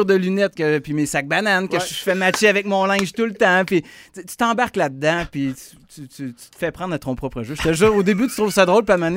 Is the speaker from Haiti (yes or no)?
no; Saint-Prosper-en-Beauce, Quebec, Canada; est un band de mon village natal de Saint-Prosper-en-Beauce